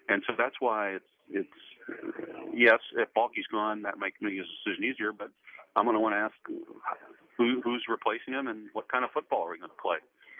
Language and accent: English; Midwest, United States; I don't have a dog in the sun. I'm from the Midwest. I'm a Big Ten guy.